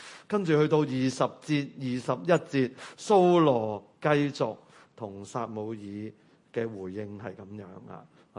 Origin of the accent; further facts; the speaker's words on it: Guangdong, China; 又或者我哋广东人讲啊，执执搏唔多觉啊。